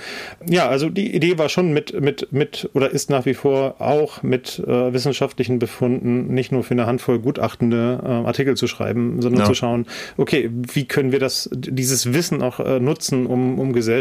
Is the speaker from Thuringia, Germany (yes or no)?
yes; Arnstadt, Thuringia, Germany; Ich bin in Thüringen aufgewachsen. aufgewachsen in einer Kleinstadt oder nahe einer Kleinstadt, Arnstadt